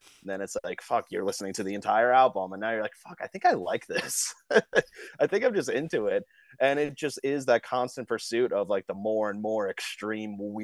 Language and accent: English; Bay Shore, New York, United States; And being 13, so I grew up in Bayshore. So it was like, I couldn't ride my bike that far. So like my mom would have to drive me there.